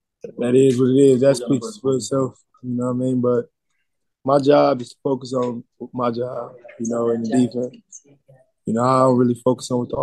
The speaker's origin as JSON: {"language": "English", "town": "Detroit", "region": "Michigan", "country": "United States", "said": "I mean, he's from Michigan, so I'm from Detroit."}